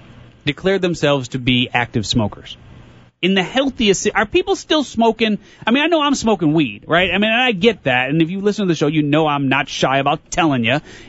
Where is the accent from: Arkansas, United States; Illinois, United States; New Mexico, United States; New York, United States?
Illinois, United States; So back to my home state, good old Illinois.